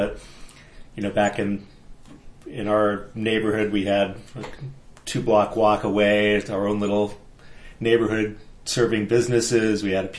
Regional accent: Framingham, Massachusetts, United States; I came here relatively late in life after growing up in New England for 25 years or so.

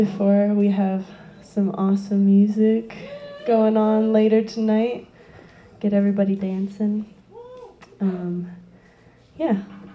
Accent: Bozeman, Montana, United States; So I grew up here in Bozeman, and I'm working on my second album, my first like full-length album

